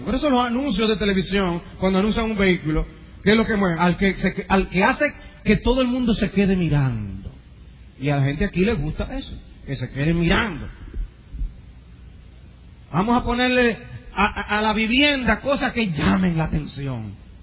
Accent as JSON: {"language": "Spanish", "country": "Dominican Republic", "said": "Y aquí como dominicanos, nosotros no tenemos que mirar muy lejos"}